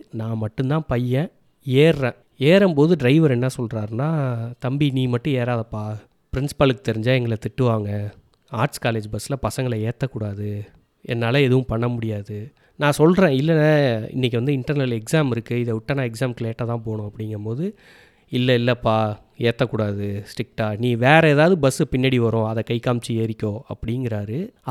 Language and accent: Tamil; Mayiladuthurai, Tamil Nadu, India; என் சொந்த ஊர் மயிலாடுதுறை, ஸோ இங்கேயே ஒரு இன்ஜினியரிங் காலேஜ் இருக்குது